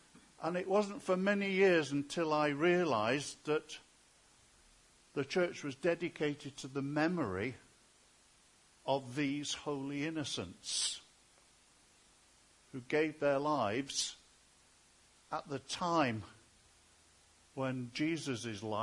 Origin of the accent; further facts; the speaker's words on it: Manchester, North West England, United Kingdom; I grew up in Manchester, in South Manchester, in a place called Withington. And we went to church in another part called Fallowfield.